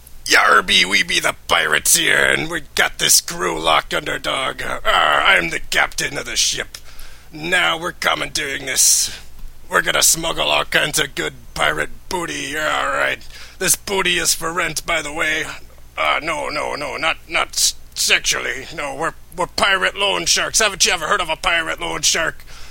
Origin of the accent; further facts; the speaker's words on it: Alaska, United States; I'm from Alaska, so I have that, so I put my banana peels in the freezer.